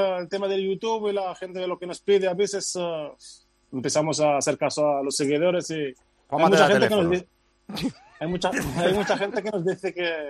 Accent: Morocco; Soy de Marruecos

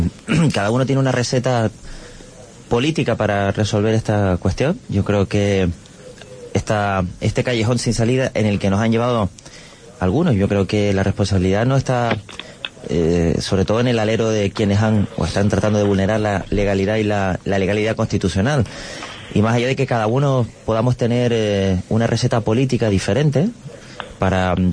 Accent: Spain; como español

